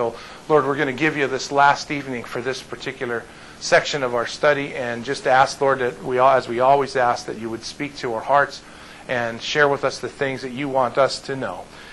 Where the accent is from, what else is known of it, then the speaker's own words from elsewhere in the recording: United States; Whereas, as an American, now maybe if you epistle means...